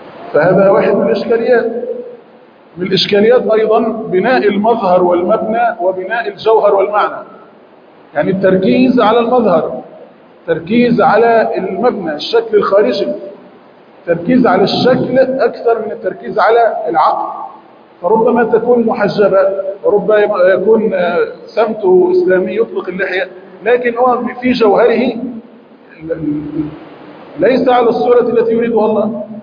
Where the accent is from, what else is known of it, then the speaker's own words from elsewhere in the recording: Egypt; ونحن كمصريين لنا منهاج